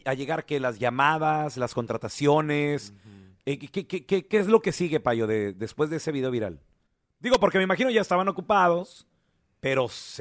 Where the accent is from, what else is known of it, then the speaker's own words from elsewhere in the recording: Chihuahua, Mexico; orgullosamente mi paisano, yo soy de Chihuahua